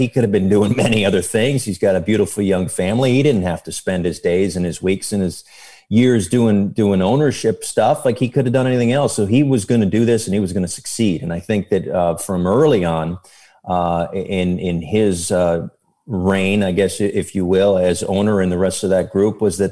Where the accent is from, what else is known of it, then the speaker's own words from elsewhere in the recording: Bristol, Connecticut, United States; And then like growing up in Bristol, you know, I certainly having worked at ESPN for 5 years